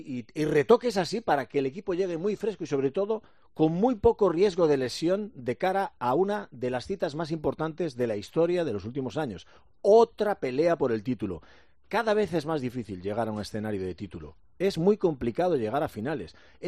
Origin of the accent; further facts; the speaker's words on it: Galicia, Spain; Soy gallego y llevo eso siempre metido y tal.